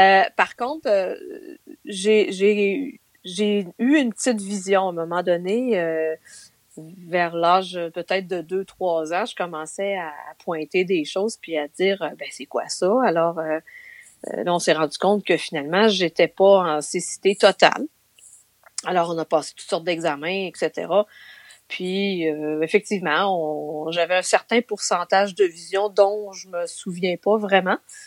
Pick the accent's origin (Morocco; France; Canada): Canada; Fermont, Quebec; also born or lived in Shawinigan; je suis née là, mais je ne m'en souviens pas beaucoup parce qu'à l'âge de 2 ans, on est déménagé à Fermont, qui est vraiment dans le nord du Québec.